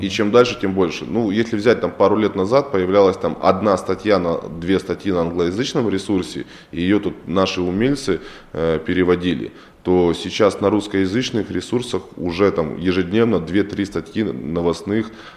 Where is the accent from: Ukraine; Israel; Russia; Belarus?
Ukraine; я сам родом с Украины